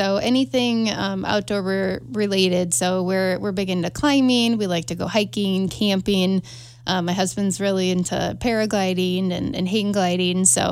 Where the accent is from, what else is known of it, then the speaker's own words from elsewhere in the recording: Duluth, Minnesota, United States; now in Montana, United States; Duluth, Minnesota. Born and raised in, moved out to Montana about 12, 13 years ago now.